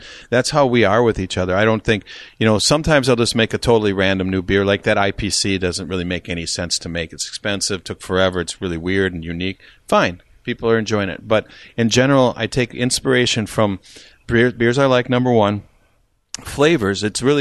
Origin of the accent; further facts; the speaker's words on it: California, United States; now in Minnesota, United States; I came from California where there's amazing stuff being done, and I still talk with these people and work with these people.